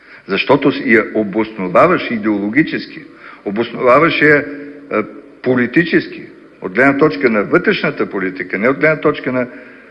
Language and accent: Bulgarian; Western Bulgaria, Bulgaria; Аз съм от Западна България.